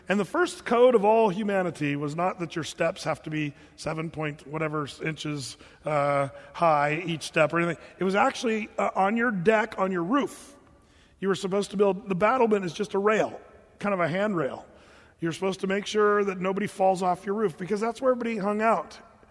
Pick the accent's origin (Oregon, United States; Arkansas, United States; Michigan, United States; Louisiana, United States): Oregon, United States; I grew up in Southern Oregon where there was some kind of rowdy rednecks.